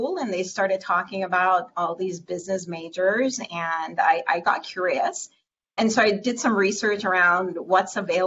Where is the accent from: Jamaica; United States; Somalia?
Jamaica; So as a young girl in Jamaica, I grew up in Jamaica.